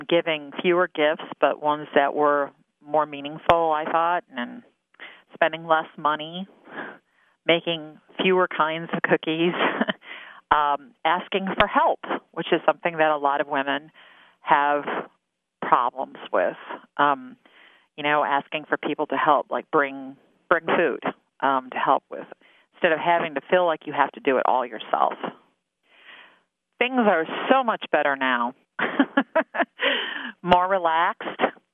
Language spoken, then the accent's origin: English; West Des Moines, Iowa, United States; from West Des Moines.